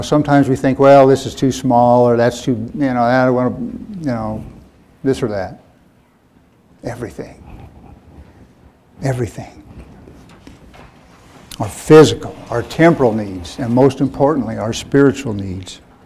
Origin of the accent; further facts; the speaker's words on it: Colorado, United States; But I'm from Colorado, we had four seasons, four distinct seasons, all different.